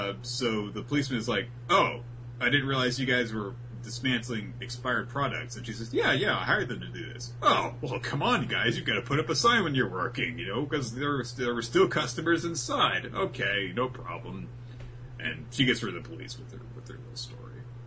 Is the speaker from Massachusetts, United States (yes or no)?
no; Florida, United States; Look, I'm from Florida. We say caramel down here.